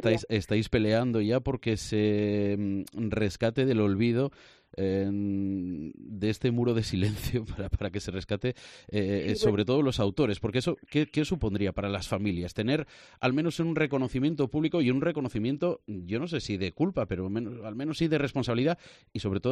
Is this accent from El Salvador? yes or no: no; Basque Country, Spain; lo digo yo como vasco de origen y como amante de esa tierra